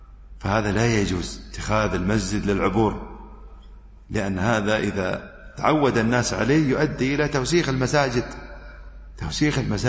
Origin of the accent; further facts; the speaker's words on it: United Arab Emirates; نحن الحمد لله عندنا في الإمارات هذا الشيء